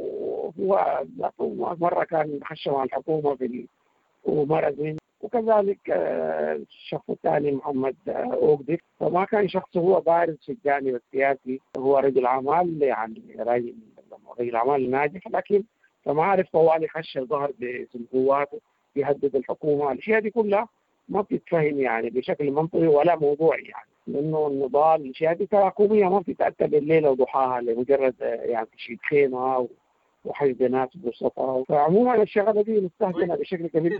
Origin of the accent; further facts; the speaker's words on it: Sudan; نحن سودانيين أصليين ببلادنا وديارنا وأماكننا، لكن امتدادنا جوا داخل العمق الإريتري